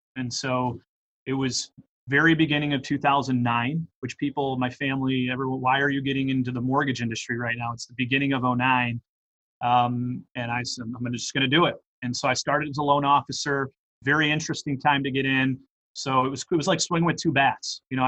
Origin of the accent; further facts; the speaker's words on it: Detroit, Michigan, United States; So I grew up in Metro Detroit. I played college football at Hillsdale College, which is outside of Detroit.